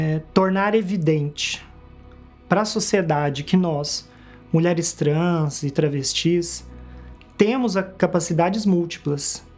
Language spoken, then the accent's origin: Portuguese; Tupaciguara, Minas Gerais, Brazil; eu tenho 42 anos, sou mineira, natural de Tupaciguara.